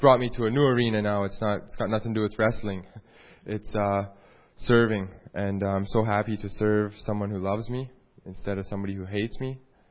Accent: Saskatchewan, Canada; So, I came from Saskatchewan, moved to Calgary, and I've been to BC a couple times

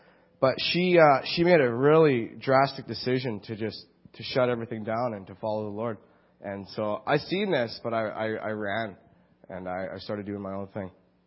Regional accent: Burnaby, British Columbia, Canada; also born or lived in Calgary; As you know, I'm 27 years old. I was born in Calgary. I was raised in Burnaby.

